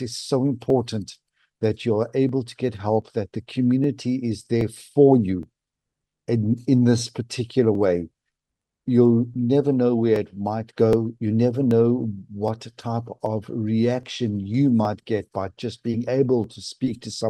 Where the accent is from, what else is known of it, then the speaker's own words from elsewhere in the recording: South Africa; Now, being South African, where you were taught from day one that water is precious and you don't waste it